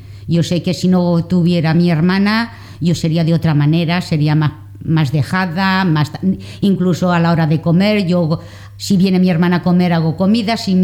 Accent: Valencia, Valencian Community, Spain; Nosotros somos de Valencia.

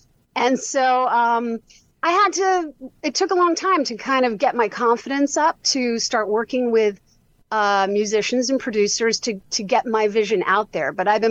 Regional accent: New York City, New York, United States; My mom was a successful Broadway composer lyricist, and I grew up in New York City.

